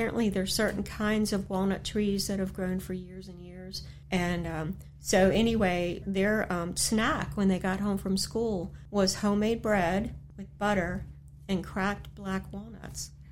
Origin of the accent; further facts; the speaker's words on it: Elkton, United States; when I was a kid, and I grew up near Elkton, there was Elkton Milling Company.